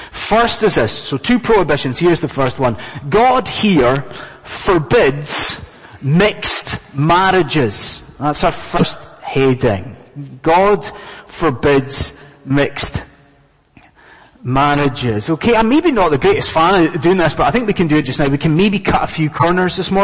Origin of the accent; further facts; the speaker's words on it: Scotland, United Kingdom; now in London, United Kingdom; I'm a Scotsman, and us Scots will pretty much marry